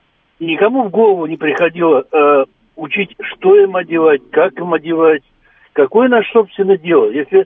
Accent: Moscow, Russia; Я москвич коренной, много лет прожу здесь.

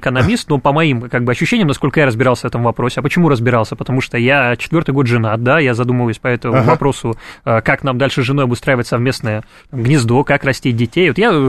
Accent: Nikolayevsk-on-Amur, Khabarovsk Krai, Russia; also born or lived in Saint Petersburg; now in Moscow, Russia; я, как человек приезжий в Москву, я дальневосточник, из маленького города Николаевск-на-Амуре, да, сперва жил в Петербурге, теперь живу в Москве

